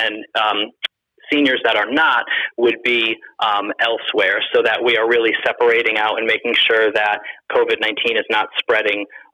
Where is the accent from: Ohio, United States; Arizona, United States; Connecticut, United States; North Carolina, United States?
Connecticut, United States; Shelton; And in Shelton, obviously that's personal for me as I'm from Shelton.